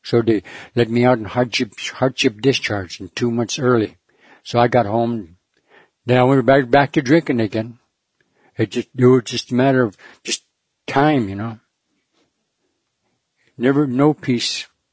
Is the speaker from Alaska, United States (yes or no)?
yes; Egegik, Alaska, United States; I'm from Igik.